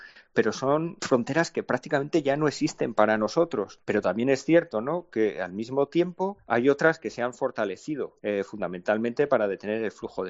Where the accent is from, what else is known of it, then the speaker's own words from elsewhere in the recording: Spain; nosotros como occidentales, como europeos, como españoles, tenemos muy bien aprendido el concepto de frontera